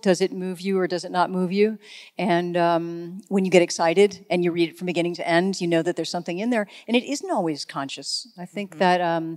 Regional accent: Hollywood, California, United States; I lived in, I grew up in Hollywood, so I grew up not far from Hollywood Boulevard, so couldn't have been raunchier.

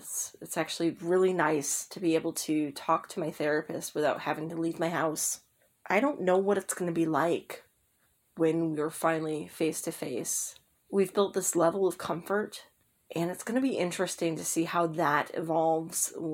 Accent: Westland, Michigan, United States; from Westland, Michigan.

